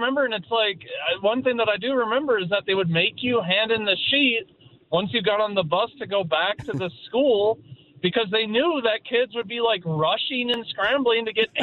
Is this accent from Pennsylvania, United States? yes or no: no; Minnesota, United States; So, I'm from Minnesota